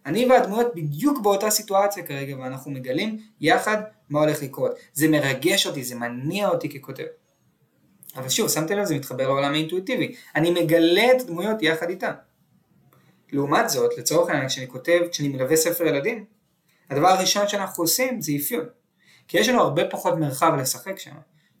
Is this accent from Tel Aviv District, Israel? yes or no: yes; Tel Aviv, Tel Aviv District, Israel; אני גדלתי בתל אביב, אני רואה את תל אביב כ-X.